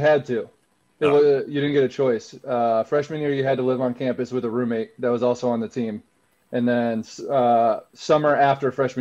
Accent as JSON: {"language": "English", "town": "Chicago", "region": "Illinois", "country": "United States", "tie": "born or raised there", "also_born_or_lived": "Wisconsin", "said": "I grew up in Chicago, went my whole life there. Go back to – go to Wisconsin 4 years, and then nowadays everyone just assumes I'm from Wisconsin."}